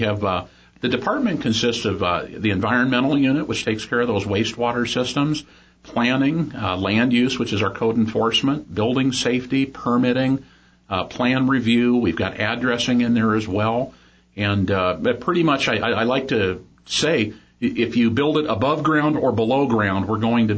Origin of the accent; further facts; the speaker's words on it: Arizona, United States; I am actually from the Valley. My parents have lived up here for, I believe we're at 15 years now.